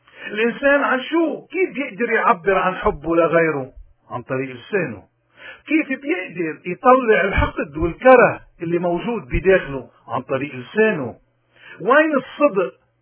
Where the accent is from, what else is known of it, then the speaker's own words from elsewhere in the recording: Lebanon; نحن كلبنانيين شو مشكلتنا مع رجال الدين تحديدا ومع السياسيين عموما؟